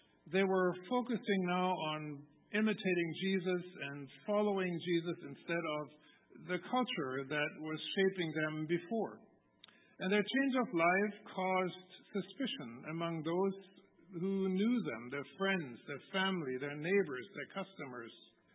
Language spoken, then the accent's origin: English; Germany; As many of you know, I grew up in Germany, and I actually witnessed the wall coming down.